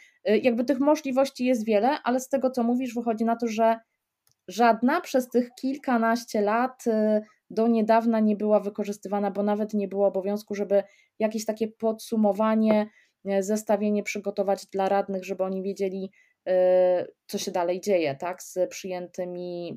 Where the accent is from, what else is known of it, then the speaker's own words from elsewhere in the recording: Łódź Voivodeship, Poland; też pochodzę z województwa łódzkiego